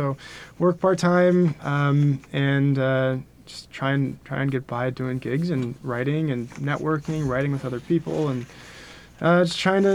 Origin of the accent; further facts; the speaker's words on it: Hibbing, Minnesota, United States; I'm from Hibbing, Minnesota.